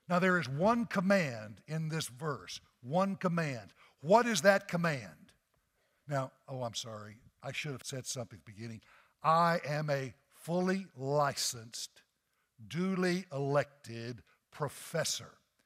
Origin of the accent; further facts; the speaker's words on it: New Orleans, Louisiana, United States; Now, I'm from New Orleans, and in New Orleans, one of our favorite things to have for lunch is a po' boy sandwich.